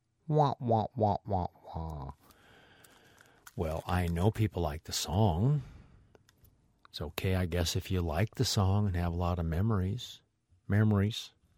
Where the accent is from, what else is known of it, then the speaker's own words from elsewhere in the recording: Midwest, United States; When I was in Kansas, I thought, no wonder I say different, because I'm from the Midwest and they all say different.